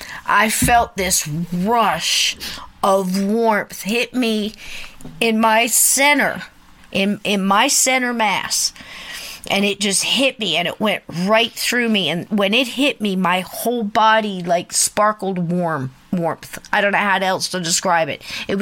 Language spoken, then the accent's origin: English; United States; a lot of shamans will tell you this, I'm Native American, and it's just something I've been taught.